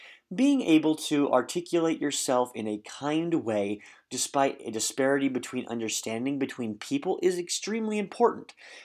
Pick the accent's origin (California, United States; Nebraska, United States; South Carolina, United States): Nebraska, United States; I'm from Nebraska. I grew up in a small town of barely over 1,000 people. I grew up with my large family, and three sides of my house were cornfields.